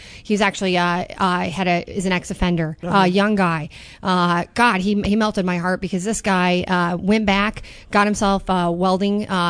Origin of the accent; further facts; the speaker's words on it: Villa Park, Illinois, United States; I grew up in Villa Park, a west suburb, which actually is pretty diverse.